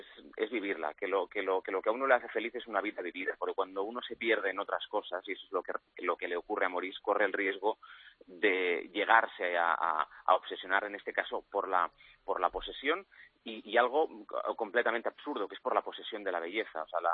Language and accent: Spanish; Barcelona, Catalonia, Spain; yo soy de Barcelona